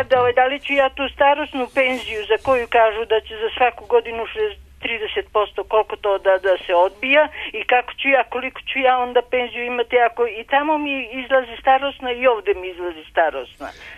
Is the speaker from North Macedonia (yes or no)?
yes; North Macedonia; now in Serbia; Ja sam iz Makedonije. Pa ovdje sam, imam državljanstvo, naterali su me da se otkažem državljanstva makedonskog, dobila sam srpsko